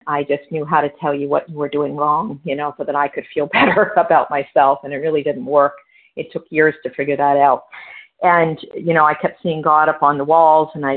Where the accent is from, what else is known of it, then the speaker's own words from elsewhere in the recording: New Hampshire, United States; now in Sparks, United States; is in Sparks, and I hail from New Hampshire.